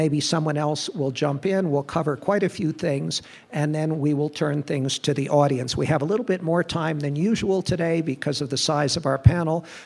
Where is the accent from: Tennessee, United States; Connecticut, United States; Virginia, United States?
Connecticut, United States; it's my great pleasure to welcome my home state governor, Dan Malloy of Connecticut.